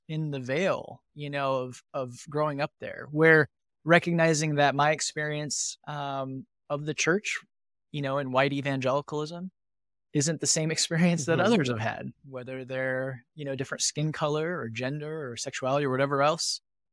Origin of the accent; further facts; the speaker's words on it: Indiana, United States; So I grew up in Northern Indiana. So in a really rural community. So it was farming and manufacturing